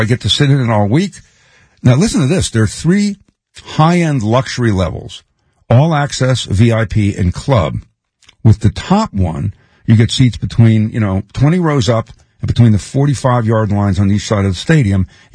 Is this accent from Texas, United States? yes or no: no; Philadelphia, Pennsylvania, United States; I mean, I came from Philly, and the Eagles won the Super Bowl, not the Raiders.